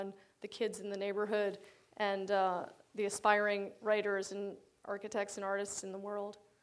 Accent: Peterborough, New Hampshire, United States; I grew up in Peterborough, New Hampshire, which is the town that the McDowell colony is in. And we moved there because my father was a painter

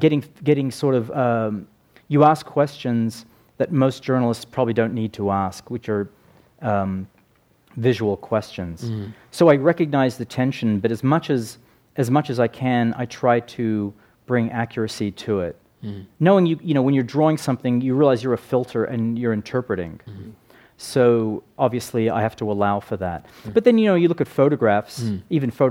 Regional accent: Australia; I grew up in Australia, so I didn't hear just my parents' stories about Malta, where the family was born

